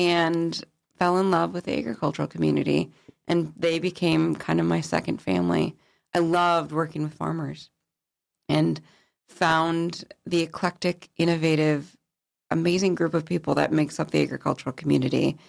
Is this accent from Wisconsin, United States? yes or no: yes; Wisconsin, United States; So background history. So I grew up in Southeast Wisconsin.